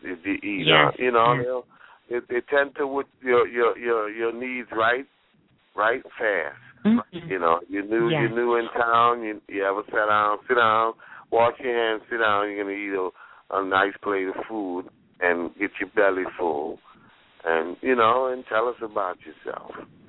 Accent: New Orleans, Louisiana, United States; I went all the way up to New York and some people found out I was from New Orleans, and they treated me real, real nice.

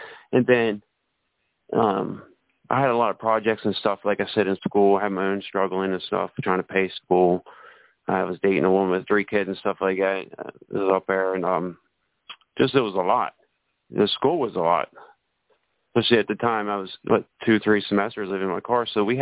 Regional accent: Cumberland, Maryland, United States; Like, I'm from Cumberland, Maryland, you know what I mean?

